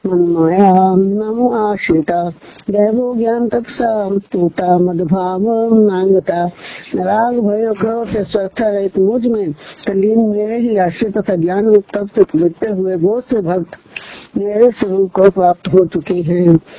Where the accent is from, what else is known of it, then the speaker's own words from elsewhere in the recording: Vishalpur, Punjab, India; born there; moved away as an adult; now in Kullu, India; मेरा जन्म विशालपुर पंजाब में हुआ। 1964 में कुल्लू में सरकारी नौकरी ज्वाइन की